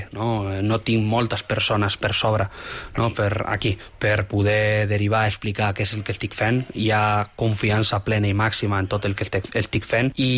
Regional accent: Galicia, Spain; Catalan is a second language; però no, al final sóc gallec

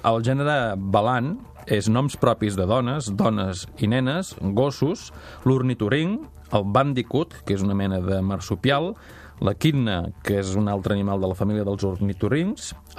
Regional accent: Catalonia, Spain; nosaltres som catalans

